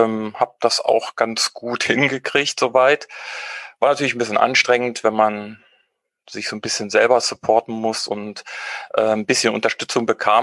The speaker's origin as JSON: {"language": "German", "town": "Arnum", "region": "Lower Saxony", "country": "Germany", "tie": "born or raised there", "said": "hier in meinen Heimatort Arnum"}